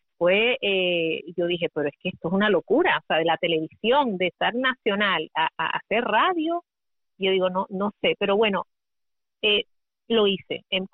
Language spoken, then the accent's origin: Spanish; Puerto Rico; yo vengo de Puerto Rico, yo tengo mi demo y yo quiero que usted me vea